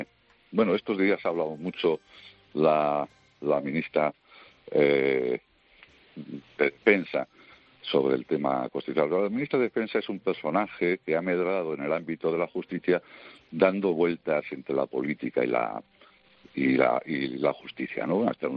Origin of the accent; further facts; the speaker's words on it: Spain; yo soy ciudadano español, yo soy español como todos vosotros, porque no te queda manera, es que he nacido aquí, soy producto de España